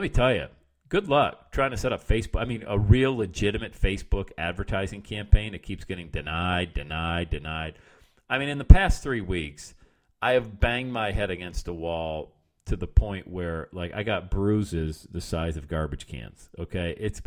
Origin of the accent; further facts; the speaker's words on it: Bradford, Pennsylvania, United States; Shoveling sidewalks in my hometown of Bradford, PA before I got to that point was pretty cool as well.